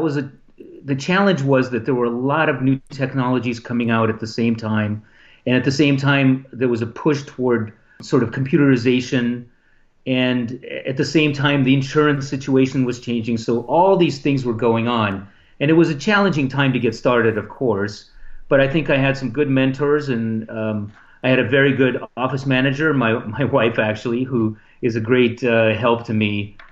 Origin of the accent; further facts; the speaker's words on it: Agoura, California, United States; also born or lived in Boston; Well, I'm a local boy from the Conejo Valley. You know, I grew up in Agoura, and I went to Agoura High